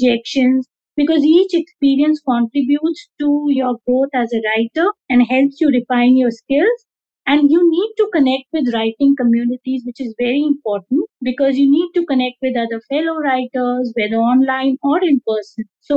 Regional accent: India; now in Dubai, United Arab Emirates; I am an Indian expat living in Dubai for the last 15 years with my family.

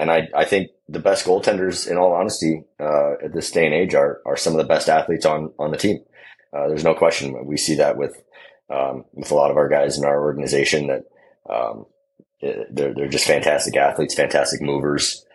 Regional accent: Seattle, Washington, United States; also born or lived in Vancouver, Canada; And, you know, I grew up in Seattle, Washington, which, you know, wasn't necessarily a hockey hotbed, but almost all of my minor hockey experience was in British Columbia.

